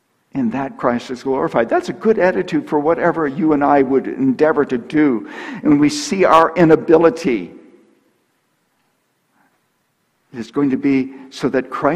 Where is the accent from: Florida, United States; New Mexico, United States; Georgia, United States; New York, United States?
New York, United States; Buffalo; I grew up outside of Buffalo, New York. Lots of deep snow.